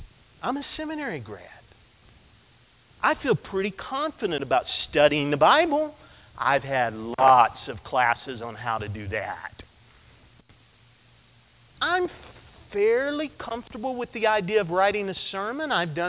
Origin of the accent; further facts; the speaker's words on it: Tennessee, United States; I was from Tennessee. I didn't know that there were people who had never been to church before.